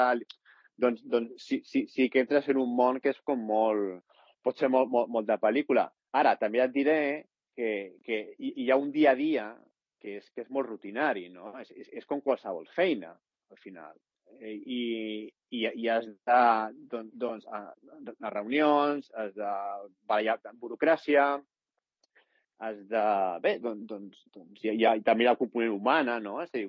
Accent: Sant Cugat del Vallès, Catalonia, Spain; also born or lived in United States / Barcelona; jo vaig néixer als Estats Units perquè els meus pares van viure aquí 7 anys, però els dos són de Barcelona. Llavors, doncs quan van decidir tornar a Catalunya, doncs es van estar vivint a Barcelona i després vam anar a Sant Cugat, crec que va ser cap a l'any 80-84.

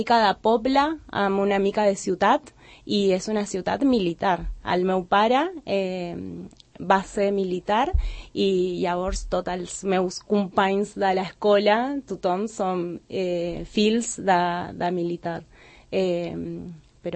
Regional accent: Punta Alta, Buenos Aires Province, Argentina; Catalan is a second language; now in Sant Cugat del Vallès, Spain; Vaig néixer a Buenos Aires, molt a prop de la capital, però als 6 anys vam arribar a una ciutat molt més petita que es diu Punta Alta per la feina del meu pare i és la ciutat que sento és la meva, que soc de Punta Alta, una petita ciutat del sud de la província de Buenos Aires.

